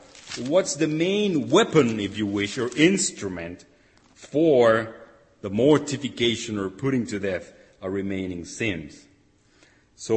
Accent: Mexico; I come from Mexico

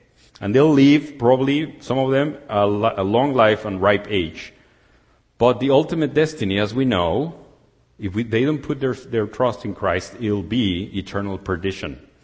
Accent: Mexico; I come from Mexico, and I've been working for financial institutions all my life on the IT sector

